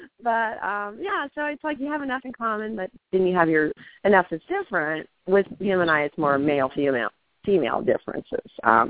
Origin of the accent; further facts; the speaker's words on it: Midwest, United States; We're both from the Midwest, and we kind of have that same, you know, personality in common